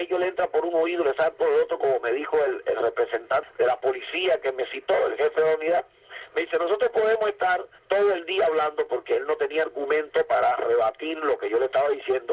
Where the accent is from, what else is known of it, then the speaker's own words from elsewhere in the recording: Cuba; para mí como cubano es vergonzoso ver que esto pase en mi nación.